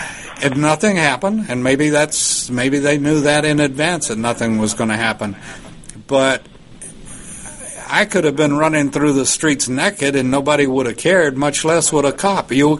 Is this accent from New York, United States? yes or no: no; Texas, United States; also born or lived in Georgia; They heard I was from Texas and Georgia and that that I was probably right of a right wing.